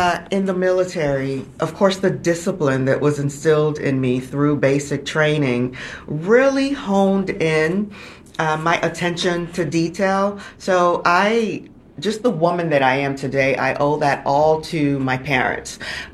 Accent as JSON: {"language": "English", "town": "Miami", "region": "Florida", "country": "United States", "tie": "born or raised there", "said": "I grew up in Miami, Florida. I am a child of immigrant parents. My parents immigrated here from Haiti back in the 70s. So I grew up in Miami, Florida, a very diverse community."}